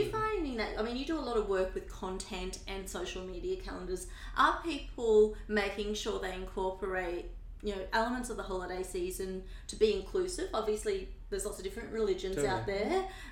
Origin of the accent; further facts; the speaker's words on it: Australia; and I'm an Australian, so I probably don't get this whole Thanksgiving week thing